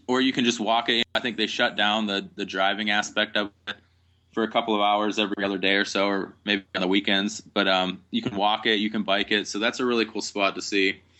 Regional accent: Pennsylvania, United States; I grew up in Pennsylvania, and we had some very beautiful autumns there, but it was like a week, and then it's gone

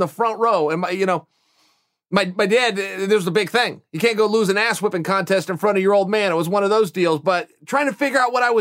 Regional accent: Oregon, United States; You know, I loved Oregon. I was born here. I will die here.

